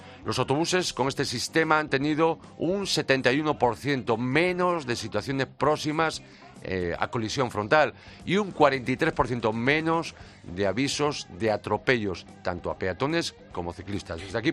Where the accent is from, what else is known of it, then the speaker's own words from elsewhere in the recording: Galicia, Spain; Pues amigo Rodrigo, te voy a responder como gallego.